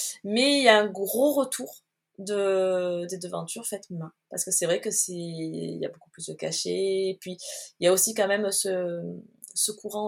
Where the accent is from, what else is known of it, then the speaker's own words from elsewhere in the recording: Marseille, Provence-Alpes-Côte d'Azur, France; Alors, je viens de Marseille. Je suis entre Aix-en-Provence et Marseille, oui.